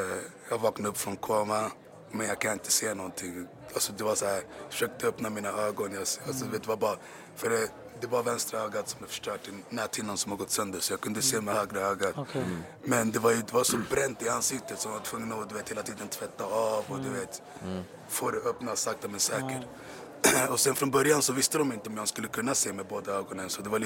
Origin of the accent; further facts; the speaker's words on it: Bromsten, Stockholm County, Sweden; Jag har två systrar. Uppväxt med mamma och pappa i Bromsten.